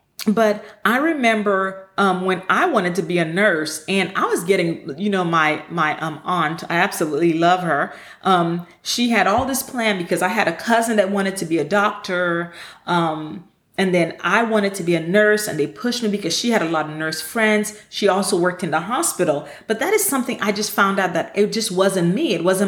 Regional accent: St. Lucia; now in Houston, United States; that I grew up on the island of St. Lucia. And there were a lot of experiences that I didn't have growing up in St. Lucia.

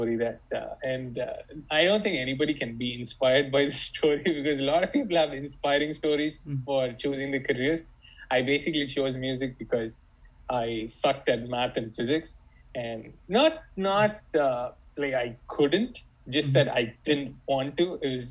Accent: Chennai, Tamil Nadu, India; I'm born and brought up in Chennai, from the southern part of India, Tamil Nadu.

